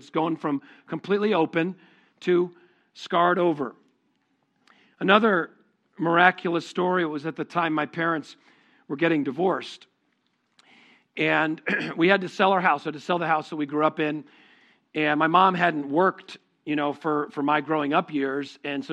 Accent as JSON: {"language": "English", "region": "Connecticut", "country": "United States", "tie": "born or raised there", "said": "We grew up in Connecticut."}